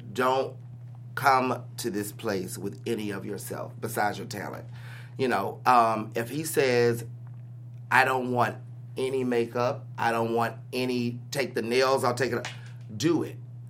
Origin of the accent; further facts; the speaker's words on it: the South, United States; You know, me growing up in the South, you know, being a little bit in the streets, not fully in the streets, but a little bit in the streets